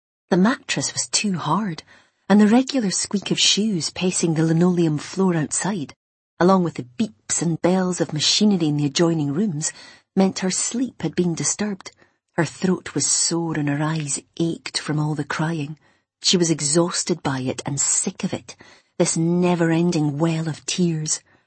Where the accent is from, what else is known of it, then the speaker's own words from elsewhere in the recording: Scotland, United Kingdom; Being proud of being a Scot